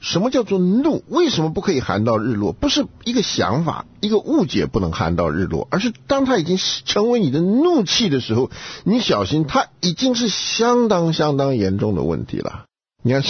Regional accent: China; 这不是我们中国人所说的修养

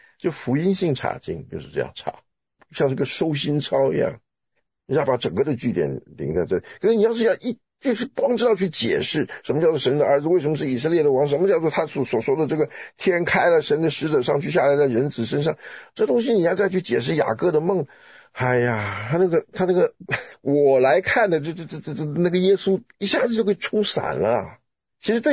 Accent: China; 是我们从中国来从来没想过这种事情。

